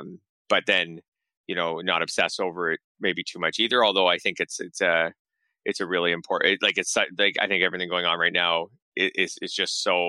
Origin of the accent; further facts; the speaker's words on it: Canada; You know, I'm Canadian